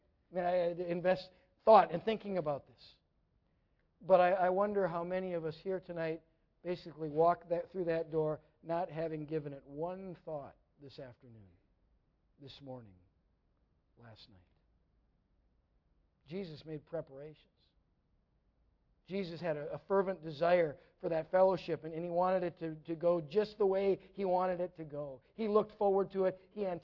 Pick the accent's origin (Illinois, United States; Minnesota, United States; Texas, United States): Minnesota, United States; Most of you know I grew up in Minnesota.